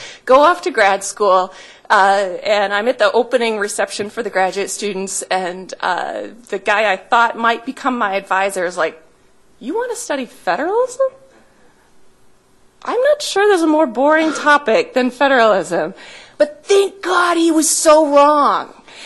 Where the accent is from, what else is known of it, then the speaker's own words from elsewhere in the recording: United States; now in Ottawa, Canada; And I came to Ottawa as an American, not in any sense understanding what federalism was.